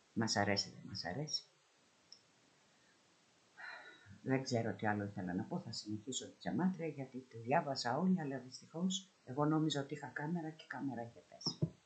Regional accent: Athens, Attica, Greece; moved away as an adult; now in United States; Εγώ γεννήθηκα και μεγάλωσα σε κοιλάδα, στην Αθήνα, στην Αττική. Στην Αμερική που πήγα, το πρώτο μέρος που έζησα, βρέθηκα στο San Fernando Valley

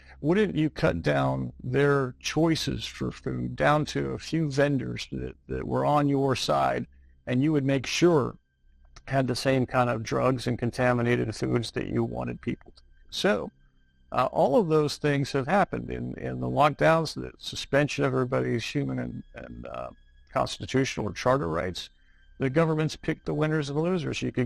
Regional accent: United States; now in Caribbean; I'm a lawyer from the United States. I practice international law and live in the Caribbean.

